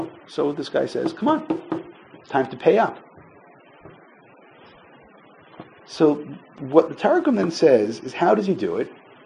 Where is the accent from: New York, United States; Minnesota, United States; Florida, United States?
New York, United States; Brooklyn; Certainly growing up in Brooklyn, that was the way that it went.